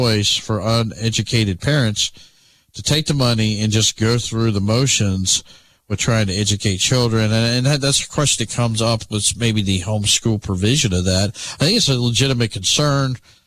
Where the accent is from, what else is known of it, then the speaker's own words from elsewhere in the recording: Pelham, Alabama, United States; But I grew up in Pelham.